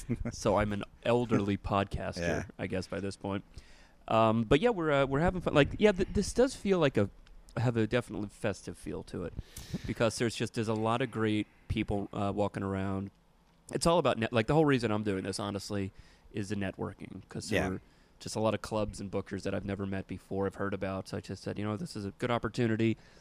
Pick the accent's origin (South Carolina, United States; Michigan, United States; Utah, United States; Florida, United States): Florida, United States; young comics to come from Florida, because I was a comic from Florida.